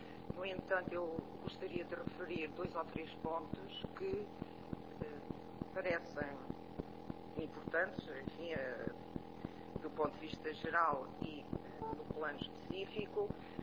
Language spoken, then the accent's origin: Portuguese; Portugal; enquanto portuguesa